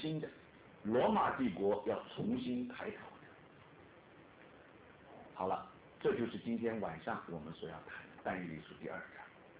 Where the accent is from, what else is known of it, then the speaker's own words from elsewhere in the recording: China; 那为什么我们都是中国人，所以对西洋史呢也许我们不是很熟悉